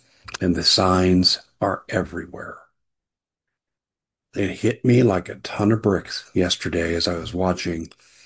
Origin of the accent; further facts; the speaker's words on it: Aurora, Colorado, United States; you had the governor of Colorado, Jared Polis, you had the Aurora police chief, my hometown